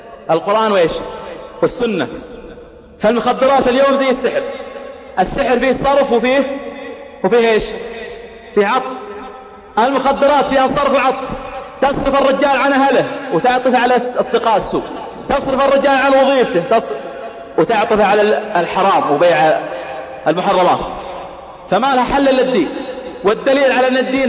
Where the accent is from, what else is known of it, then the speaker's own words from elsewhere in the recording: Riyadh, Riyadh Province, Saudi Arabia; أنا مرة صليت تراويح عندنا في الرياض